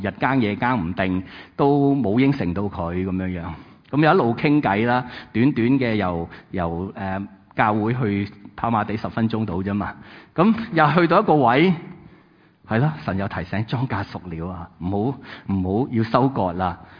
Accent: Hong Kong

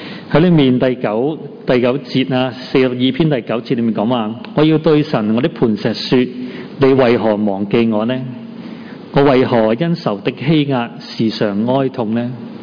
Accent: Hong Kong; 因为呢个系我哋香港人嘅集体嘅回忆嚟嘅。

